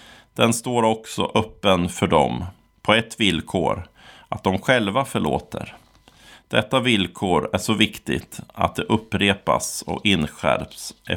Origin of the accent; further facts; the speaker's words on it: Västerås, Västmanland County, Sweden; när jag var barn på Spikvällsgatan i Västerås.